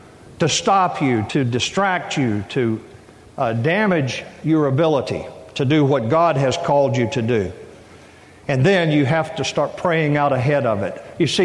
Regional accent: the South, United States; You can tell I grew up in the South.

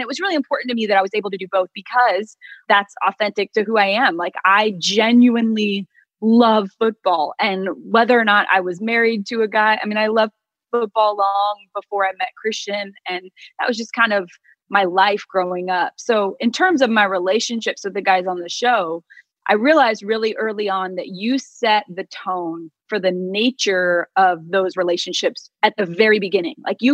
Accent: Phoenix, Arizona, United States; So I grew up in Phoenix. I had no connections to anyone in TV.

